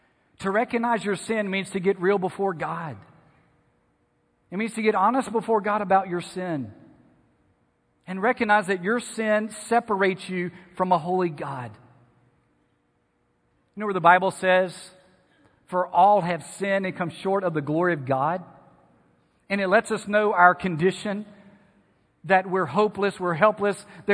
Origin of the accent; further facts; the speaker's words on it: Louisiana, United States; You can probably guess, since I grew up in Louisiana, we had one prominent college football team.